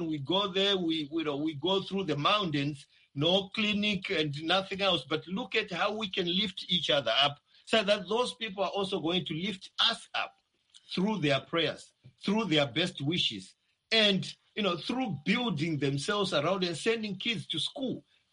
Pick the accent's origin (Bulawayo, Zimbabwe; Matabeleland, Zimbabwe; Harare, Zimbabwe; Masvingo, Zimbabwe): Masvingo, Zimbabwe; I come from Masingo province, Murinya area, just after Kayo Demo, the rural areas that are there. That's why, you know, I grew up. That's why I went to school as well, you know, from grade one all the way to form four.